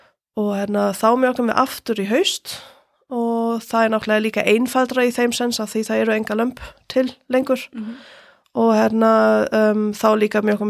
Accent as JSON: {"language": "Icelandic", "country": "Germany", "tie": "born or raised there", "second_language": "Icelandic", "lives_now": "Iceland", "said": "bara alinn upp í Borg, í Stórborg"}